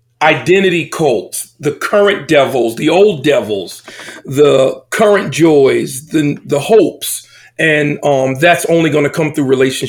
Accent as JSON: {"language": "English", "town": "Paterson", "region": "New Jersey", "country": "United States", "tie": "born or raised there", "also_born_or_lived": "Camden", "said": "And for me, I grew up in Paterson, New Jersey, and Camden, New Jersey. That's the urban poor, primarily African-American and Latino communities."}